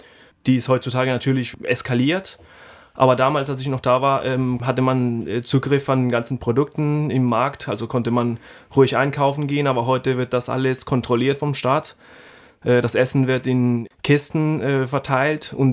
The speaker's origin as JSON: {"language": "German", "country": "Venezuela", "moved": "yes", "said": "Situation, was Venezuela im Moment lebt. Ich bin schon 6 Jahre weg von meiner Heimat."}